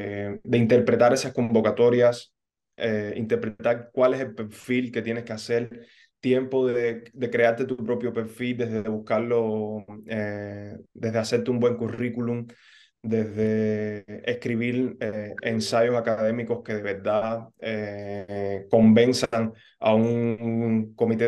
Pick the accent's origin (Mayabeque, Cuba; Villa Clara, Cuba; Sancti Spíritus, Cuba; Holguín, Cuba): Sancti Spíritus, Cuba; Trinidad; cuando estaba ya yo de vuelta a Trinidad, mi ciudad de origen